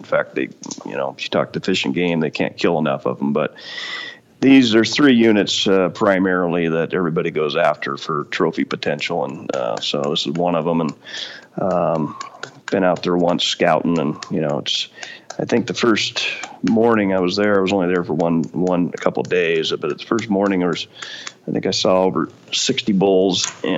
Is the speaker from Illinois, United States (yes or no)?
no; Oregon, United States; also born or lived in Colorado; I struck out here in my home state of Oregon, but I ended up pulling one of the better units in Colorado after a short 25-year wait.